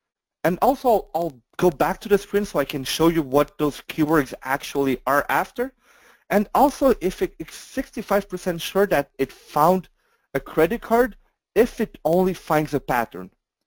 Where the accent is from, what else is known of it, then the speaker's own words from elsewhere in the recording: Canada; but I'm Canadian